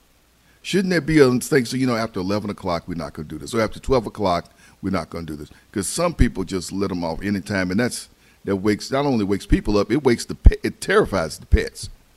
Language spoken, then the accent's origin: English; Birmingham, Alabama, United States; My hometown, Birmingham, they still had Thunder on the Mountain. They have had that for years since I was a little kid.